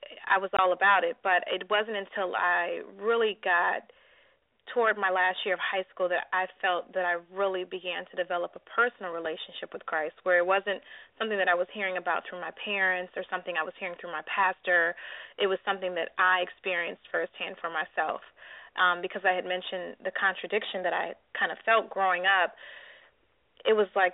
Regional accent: Detroit, Michigan, United States; because I grew up in Detroit and I lived definitely in the inner city and went to Detroit public schools

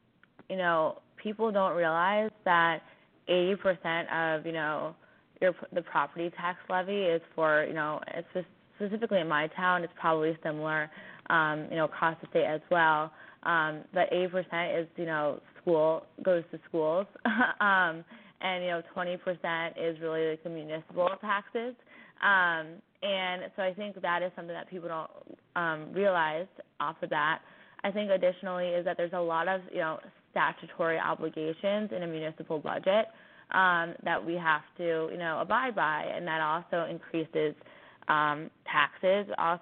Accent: New Jersey, United States; I grew up in New Jersey. I want to stay here. I want to live here. My whole family is here.

